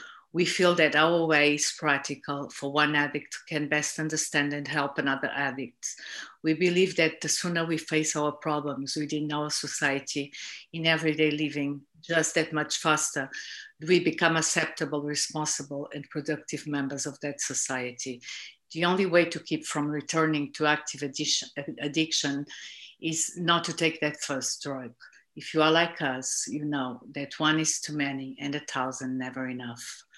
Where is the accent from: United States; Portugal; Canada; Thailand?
Portugal; I'm an addict from Portugal.